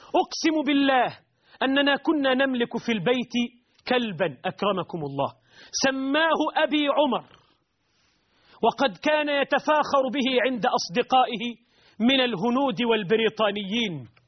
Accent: Dubai, United Arab Emirates; ولدت في الإمارات في دبي من والدين هاجرا من ساحل فارس في قديم الزمان إلى الإمارات في الخمسينيات، وقد نشأت وتربيت في بيئة تعج بالقذارة الاجتماعية،

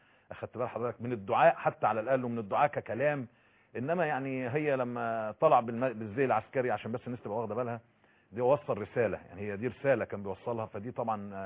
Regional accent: Egypt; ان احنا يعني مصريين

